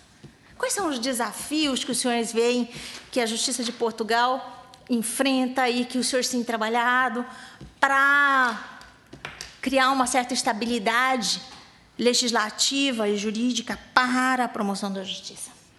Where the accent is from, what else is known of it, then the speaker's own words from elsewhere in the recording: Brazil; que eu sou brasileira, falo português